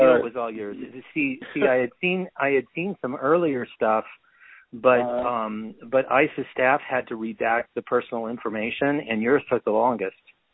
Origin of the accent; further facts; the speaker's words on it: California, United States; I got to say that I'm from California.